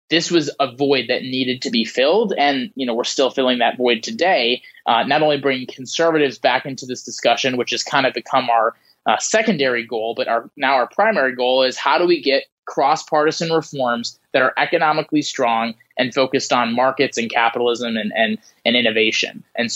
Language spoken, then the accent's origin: English; Wisconsin, United States; I grew up in Wisconsin and near Green Bay.